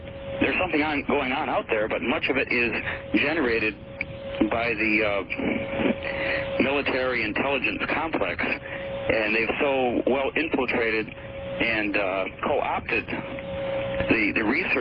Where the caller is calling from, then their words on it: Raleigh, North Carolina, United States; Oh, Raleigh, North Carolina, listening on WCRY of QK Barina.